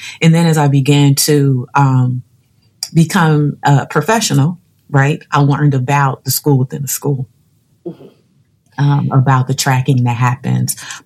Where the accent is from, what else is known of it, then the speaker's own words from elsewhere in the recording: Cleveland, Ohio, United States; Being born and raised in Cleveland, I don't think anyone's asked me that before.